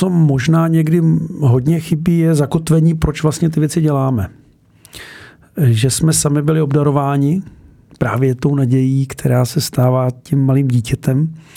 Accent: Krkonoše, Czechia; Odmala lyžuji, protože jsem se narodil v Podkrkonoši a vlastně pocházím z Krkonoš.

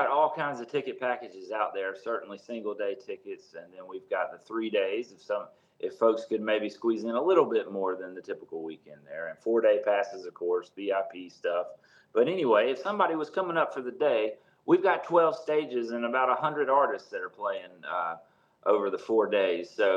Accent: Charlotte, North Carolina, United States; No, man, I'm from Charlotte. I grew up, I went to West Charlotte High School and grew up down there, and lived in the mountains for a long time after I left there

